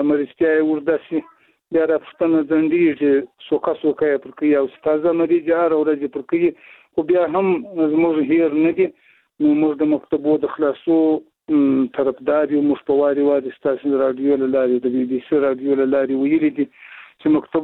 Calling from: Zabul, Afghanistan

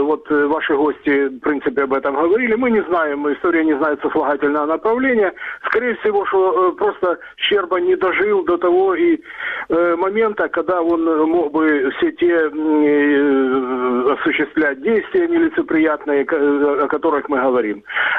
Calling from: Dnipro, Dnipropetrovsk Oblast, Ukraine; я из города Днепр.

